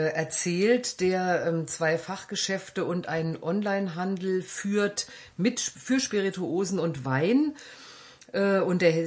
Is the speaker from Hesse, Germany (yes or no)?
yes; Hesse, Germany; aber ich bin ja aus Hessen.